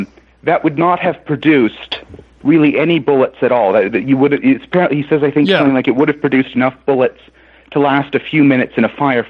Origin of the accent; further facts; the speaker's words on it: Newfoundland and Labrador, Canada; I'm from Newfoundland. That's the name. My ancestors are from England.